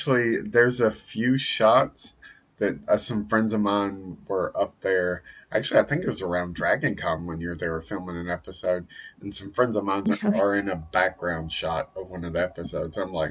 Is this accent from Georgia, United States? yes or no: yes; Columbus, Georgia, United States; we're from Columbus, Georgia, which is about 2 hours south of Atlanta.